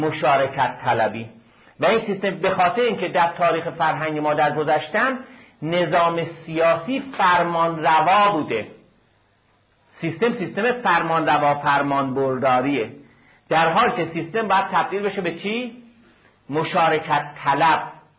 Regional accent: Iran; چون منی که الان فاسد هستم، من یه ایرانی هستم

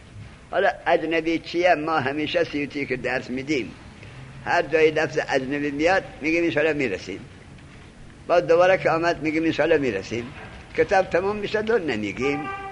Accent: Afghanistan; چرا؟ چون من افغانیم، اینم افغانی

